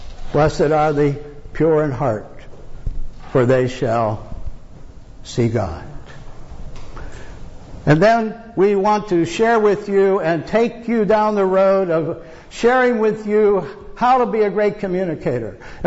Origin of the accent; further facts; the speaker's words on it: Liberty Center, Ohio, United States; I am from Ohio, a little village called Liberty Center, which is near Toledo.